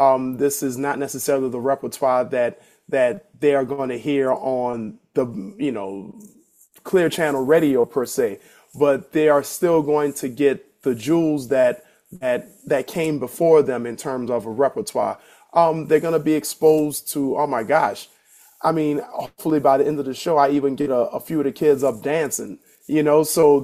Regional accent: New Orleans, Louisiana, United States; To be frank, when I was growing up in New Orleans, the all of the cool people, everyone that we idolized, were not necessarily like the athletes and the rock stars.

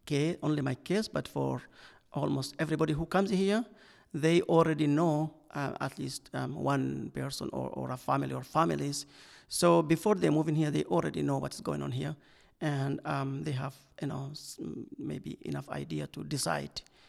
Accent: Sudan; English is a second language; moved away as an adult; also born or lived in Khartoum / Dallas; now in Iowa City, United States; I'm from Sudan and I'm from a rural area. That just gave me like impression I'm just going back to my village, because I went to college in the capital city of Khartoum and I'm originally from a rural area.

